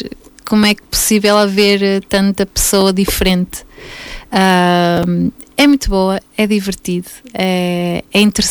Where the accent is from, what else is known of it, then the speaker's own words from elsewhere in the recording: Porto, Norte, Portugal; moved away as an adult; now in United States; E a parte da minha mãe já é do Norte, eu fui criada no Norte, nasci no Porto.